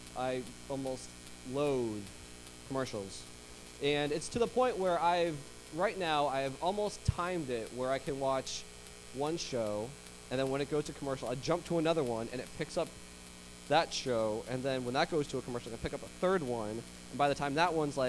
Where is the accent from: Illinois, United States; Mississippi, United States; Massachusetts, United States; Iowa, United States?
Massachusetts, United States; Boston; accent: Boston; now in New York, United States; So I'm not originally from New York. I'm originally from the Boston area, so is my wife, and we love Boston.